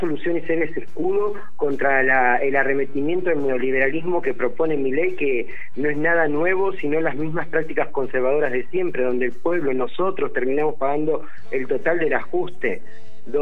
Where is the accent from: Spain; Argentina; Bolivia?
Argentina; Pero todos como argentinos debemos hoy más que nunca comprometernos